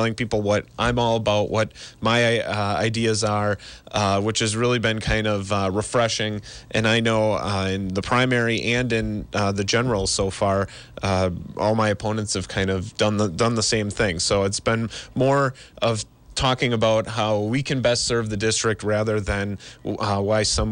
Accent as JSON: {"language": "English", "town": "Plymouth", "region": "Wisconsin", "country": "United States", "tie": "born or raised there", "said": "Well, I was born and raised in Plymouth. I live there with my wife, Jenny, and our puppy, Teddy."}